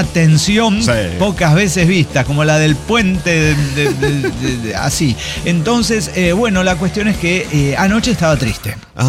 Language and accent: Spanish; Mexico; Ya dije esto de llorar y llorar, que soy mexicana